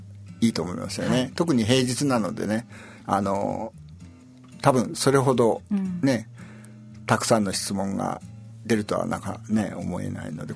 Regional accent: Aichi, Japan; 僕愛知県出身なんですけど、うん、愛知県の名古屋の駅前よりもマカオの方がすごい 都会ですよ

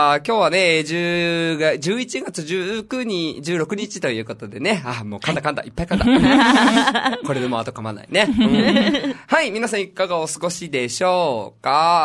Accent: Aichi, Japan; 僕たちの地元愛知県であったりとかね

